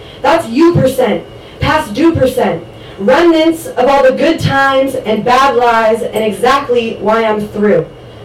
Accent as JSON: {"language": "English", "region": "California", "country": "United States", "said": "I'm from California, okay."}